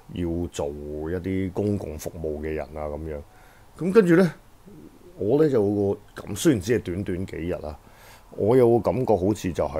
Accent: China; 即係我係一個外國人啦，即係我係一個中國人咧喺佢哋眼中，咁我係一個中國人

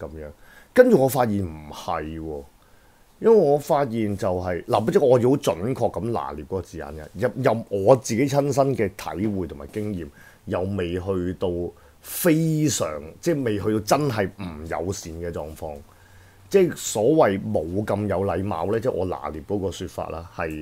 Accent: China; 即係我係一個外國人啦，即係我係一個中國人咧喺佢哋眼中，咁我係一個中國人

